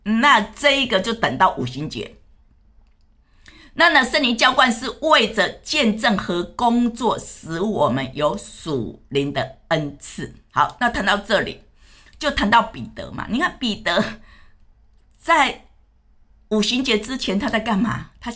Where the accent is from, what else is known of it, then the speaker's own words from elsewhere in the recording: Taiwan; 因为我是台湾人呢，我会讲台湾话啊，所以呢，当我讲这个台湾话的时候呢，是怎么样？是我学的，我从小学的嘛。